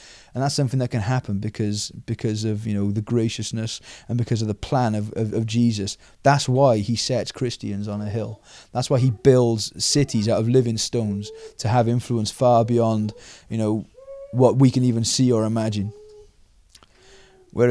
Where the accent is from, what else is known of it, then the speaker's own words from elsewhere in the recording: Cardiff, Wales, United Kingdom; We've come back here from Cardiff, and we're weird up here in Trevethan, not just because we're Jesus freaks, but we're weird because we're just not from around here. We're from Cardiff